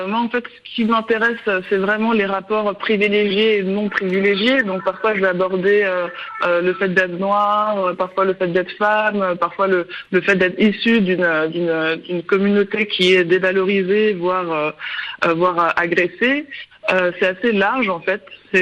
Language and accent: French; Paris, Île-de-France, France; Premièrement, moi, j'ai grandi à Paris, donc j'évolue à Paris